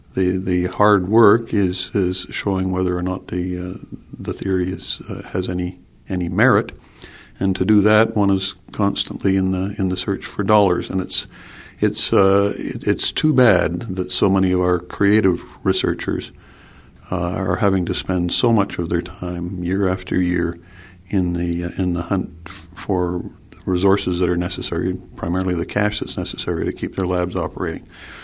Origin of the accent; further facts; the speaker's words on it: Winnipeg, Manitoba, Canada; I come from Winnipeg, and I went to the University of Manitoba through honors chemistry.